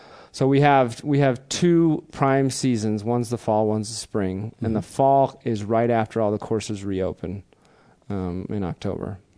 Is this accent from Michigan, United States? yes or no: no; Nevada, United States; We Nevadans say Nevada, not Nevada, like the rest of the country does.